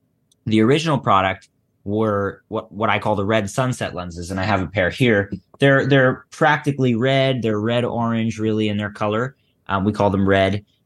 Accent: Philadelphia, Pennsylvania, United States; I grew up in Philly.

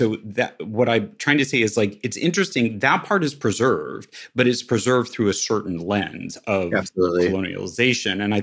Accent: Westwood, Kansas, United States; I grew up on Shawnee land, and I just actually read in the city that I grew up in, which is called Westwood, Kansas, which is a tiny little suburb

